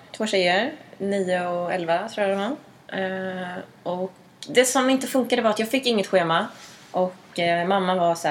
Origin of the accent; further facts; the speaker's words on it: Sweden; now in New York, United States; Det är alltid fördel att vara svensk, tror jag.